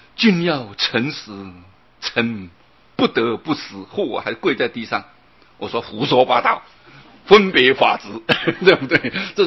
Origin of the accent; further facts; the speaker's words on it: Luodong, Yilan County, Taiwan; 现在我们乡下就是这样，左右两边都可以开，尤其我们罗东，哎呀，我一回去啊，真的很害怕